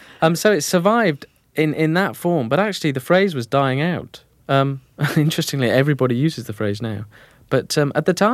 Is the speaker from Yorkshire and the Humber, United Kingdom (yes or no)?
yes; Keighley, Yorkshire and the Humber, United Kingdom; Well, I was born and brought up in Keighley, which is a town about 30 miles north of Sheffield. And spent most of my life in Yorkshire